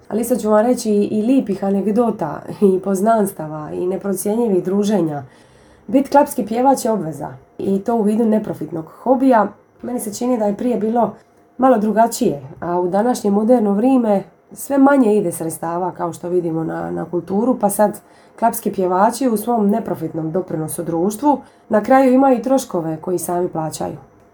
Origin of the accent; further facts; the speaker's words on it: Solin, Split-Dalmatia County, Croatia; ovdje kod nas u Dalmaciji, točnije u Solinu, odvijaju